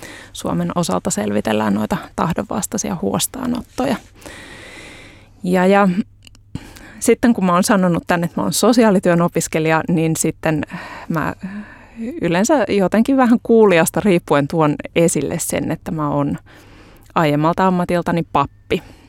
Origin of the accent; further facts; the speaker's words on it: Hyvinkää, Uusimaa, Finland; Mun tarina alkaa Hyvinkäältä. Mä oon Hyvinkäältä kotoisin